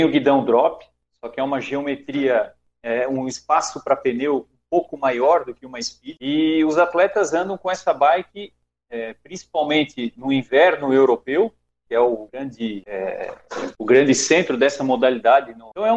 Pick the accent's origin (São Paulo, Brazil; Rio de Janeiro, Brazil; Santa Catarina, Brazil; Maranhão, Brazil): Santa Catarina, Brazil; Blumenau; Eu sou de Blumenau, Santa Catarina.